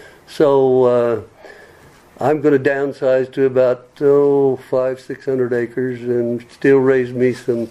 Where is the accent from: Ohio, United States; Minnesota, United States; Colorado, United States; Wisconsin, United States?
Colorado, United States; moved away as an adult; now in Kentucky, United States; I come from Colorado 40 years ago to do a contract for the state of Kentucky, telecommunications.